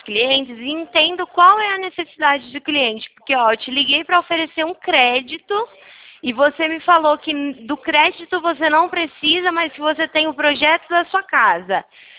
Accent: Araras, São Paulo, Brazil; eu sou aqui do interior de São Paulo, Araras

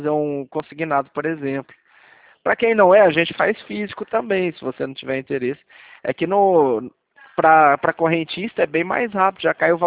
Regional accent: São Paulo, Brazil; eu sou aqui do interior de São Paulo.

